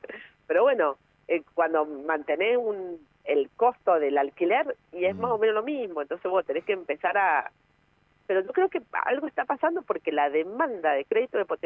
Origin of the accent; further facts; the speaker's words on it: Argentina; Bueno, Argentina, somos Argentina.